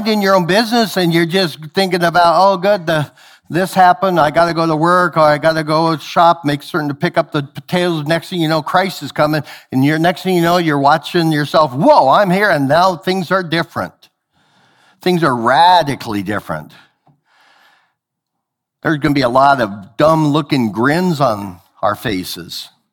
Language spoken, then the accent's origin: English; Idaho, United States; I grew up in Idaho, and they had these things called artesian wells that would come from the deep, deep ground aquifers, and it was some of the best water in the world.